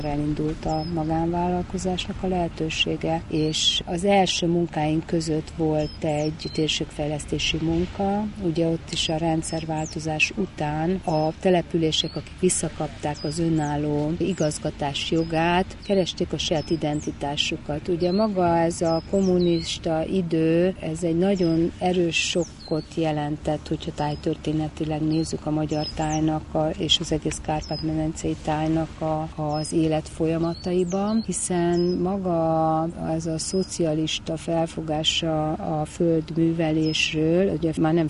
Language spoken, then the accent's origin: Hungarian; Budapest, Hungary; egy budapesti gépjavító telepen nőttem fel, az édesapám gépészmérnökként vezette ezt a helyet